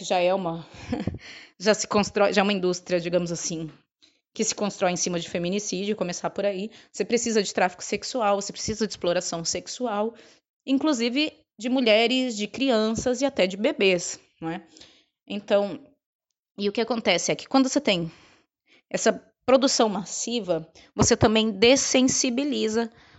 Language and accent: Portuguese; Brazil; now in Portugal; Eu sou brasileira, mas vivo aqui em Portugal